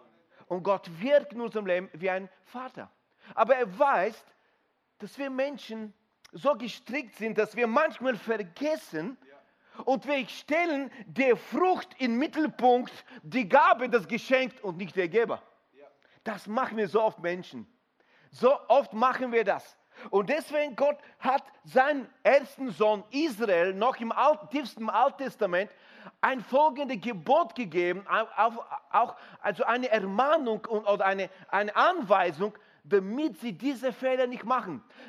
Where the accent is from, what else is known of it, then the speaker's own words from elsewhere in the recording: Bulgaria; wir kommen aus Bulgarien, wir sind Pastoren dort